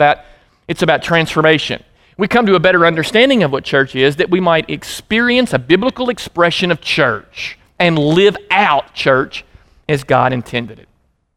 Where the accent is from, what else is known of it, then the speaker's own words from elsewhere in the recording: Memphis, Tennessee, United States; Where are you from? What do you do? And we said, well, we're from Memphis. And for whatever reason, the reaction of people in Colorado when we told them we were from Memphis was, really?